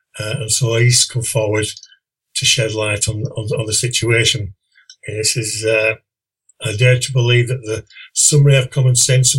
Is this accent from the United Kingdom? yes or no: yes; England, United Kingdom; And that is why I came forward tonight without any political label, without any bias, but simply as an Englishman to warn you.